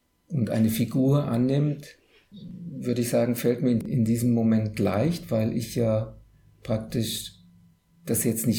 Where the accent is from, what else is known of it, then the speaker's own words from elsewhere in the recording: Hesse, Germany; born there; moved away as an adult; Also ich bin ja eigentlich gebürtiger Hesse, lebe jetzt seit 2006 in Franken, in Oberfranken.